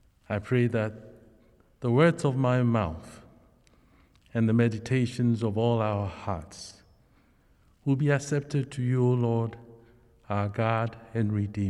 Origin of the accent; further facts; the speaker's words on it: Kumasi, Ashanti, Ghana; born there; I was born in Kumasi in February 1962.